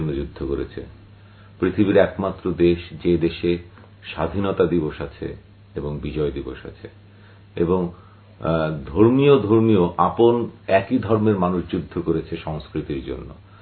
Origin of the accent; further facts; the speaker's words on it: Bangladesh; আমাদের বাঙালির মধ্যে এই কবিত্বটা অনেক বেশি